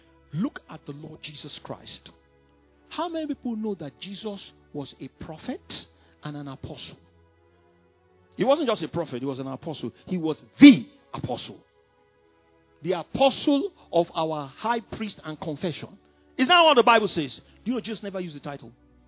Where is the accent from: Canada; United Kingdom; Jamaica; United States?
United Kingdom; England; So I just said, oh, I'm from England, and I just wanted to come and say hello to Kenneth Hagin